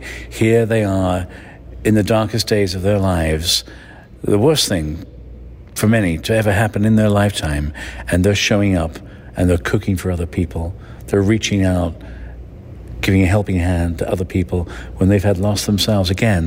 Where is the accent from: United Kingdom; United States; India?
United Kingdom; England; I grew up in England with spam.